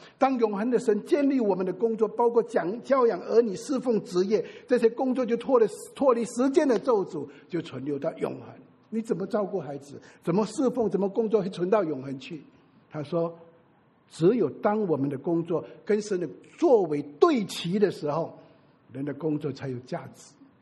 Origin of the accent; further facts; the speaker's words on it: Singapore; 我是新加坡人，我就讲新马关系